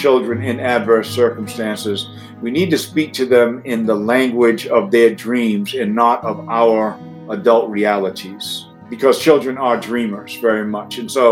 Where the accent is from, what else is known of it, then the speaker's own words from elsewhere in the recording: New Bedford, Massachusetts, United States; now in Chicago, United States; So I currently call home the Chicagoland area, although I am originally from Massachusetts, New Bedford, Massachusetts specifically, which is a community that's about an hour and a half south of Boston